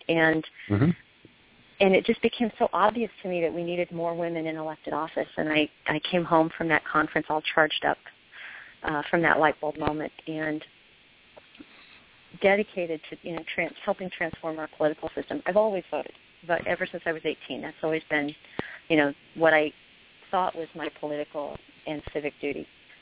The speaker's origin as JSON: {"language": "English", "region": "Mississippi", "country": "United States", "tie": "born there", "said": "I was born in Mississippi, so, you know, it's a southern thing."}